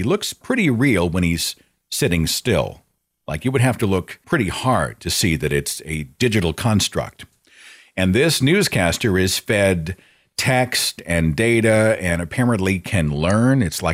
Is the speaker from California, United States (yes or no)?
no; Oklahoma, United States; Oklahoma, my home state, won an average raise of $6,000 per teacher.